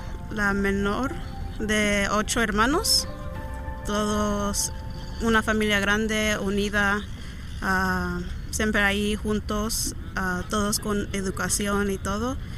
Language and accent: Spanish; Chilapa, Guerrero, Mexico; born there; Nací en México, en Guerrero.